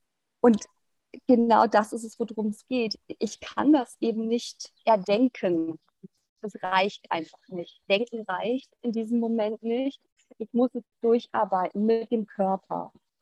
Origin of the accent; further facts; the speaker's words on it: Germany; born there; also ich finde, wir sind wirklich, ne, also in Deutschland geboren, haben wir doch sehr viele Möglichkeiten